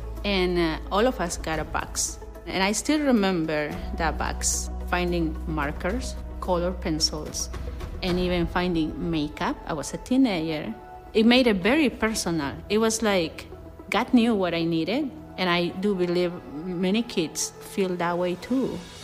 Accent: Peru; I'm originally from Peru. We grew up in a very poor family, and it was five of us.

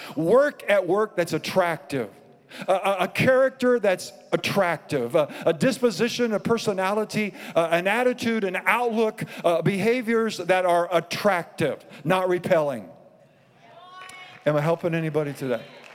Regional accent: Iowa, United States; Now, see, I grew up in Iowa, and, you know, Iowa is known for a lot of things, but one of the things it's known for is cornfields.

